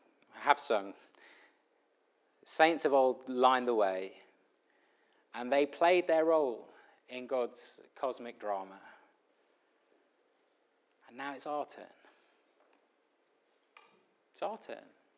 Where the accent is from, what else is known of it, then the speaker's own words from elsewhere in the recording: United Kingdom; I know it's easy to feel cynical about life, particularly as a Brit. We're so cynical.